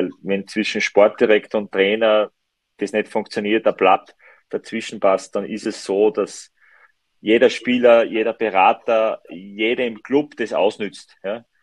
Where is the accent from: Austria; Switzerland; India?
Austria; Styria; Ich bin Steirer, ich fühle mich sehr wohl. Es passt in Graz sehr, sehr gut.